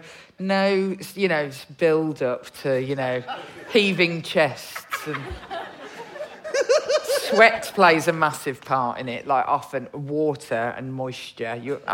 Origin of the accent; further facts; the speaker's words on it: Birmingham, West Midlands, United Kingdom; I've got to say, I didn't know whether mackerel and salmon was in the sea. I'm from Birmingham.